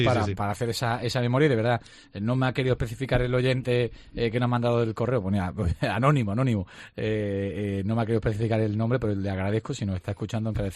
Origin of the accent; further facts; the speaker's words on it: Málaga, Andalusia, Spain; a los que somos malagueños, malaguistas y de Unicaja